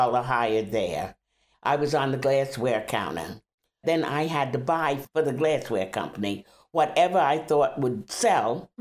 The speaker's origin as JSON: {"language": "English", "town": "Southold", "region": "New York", "country": "United States", "tie": "born or raised there", "said": "as me growing up in Southold, you know, there was some prejudice"}